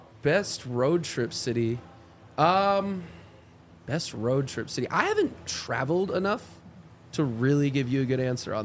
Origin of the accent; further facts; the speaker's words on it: West Coast, United States; I grew up in the West Coast. Like, I just feel like I know it better.